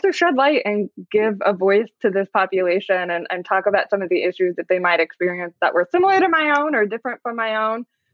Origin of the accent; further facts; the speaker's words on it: Ohio, United States; And so I am from Ohio originally.